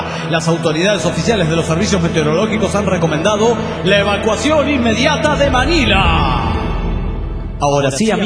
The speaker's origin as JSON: {"language": "Spanish", "town": "Granollers", "region": "Catalonia", "country": "Spain", "said": "de Granollers, España."}